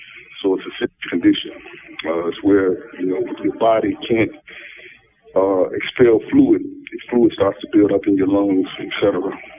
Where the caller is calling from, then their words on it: Virginia, United States; I'm calling from the Virginia prison system, Red Island State Prison.